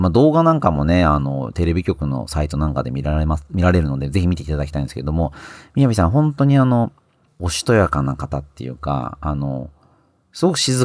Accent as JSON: {"language": "Japanese", "region": "Chiba", "country": "Japan", "said": "僕は、千葉出身なんですけども"}